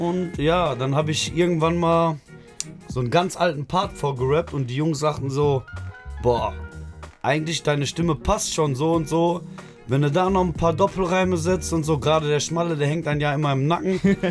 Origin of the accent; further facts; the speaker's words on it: Oberhausen, North Rhine-Westphalia, Germany; Ich komme aus Oberhausen.